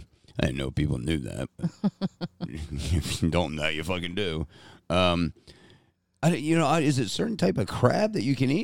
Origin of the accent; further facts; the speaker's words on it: East Coast, United States; And I love crabs. I'm from the East Coast. I've been eating like steam crabs.